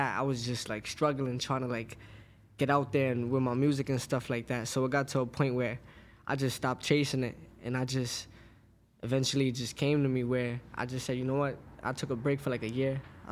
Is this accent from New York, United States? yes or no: yes; Brooklyn, New York, United States; Brooklyn, Crown Heights.